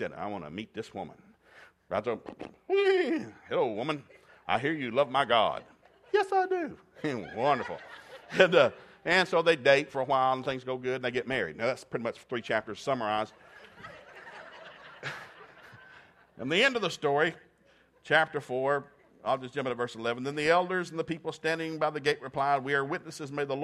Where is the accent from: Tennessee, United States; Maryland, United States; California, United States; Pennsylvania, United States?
Tennessee, United States; born there; I was born in East Tennessee in a log cabin. We were a poor punt of people.